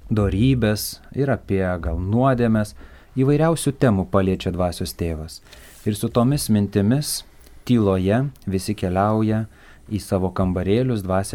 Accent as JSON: {"language": "Lithuanian", "town": "Pašaltonis", "region": "Tauragė County", "country": "Lithuania", "tie": "born or raised there", "said": "Na, aš esu kilęs iš Žemaitijos, augęs netoli Eržvilko, Skaudvilės, Batakių, Kryžkalnio, čia visos aplinkinės mano gyvenimo vietos. Augau Pašaltonio kaime, švenčiausios mergelės Marijos, ėmimo į dangų parapijoje"}